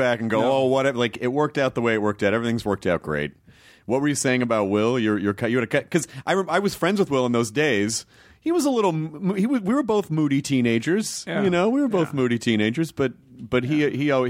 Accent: United Kingdom; hello, I'm a British person.

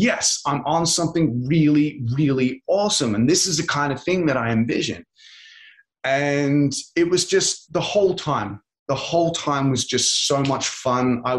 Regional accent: Australia; I'm Australian, I swear.

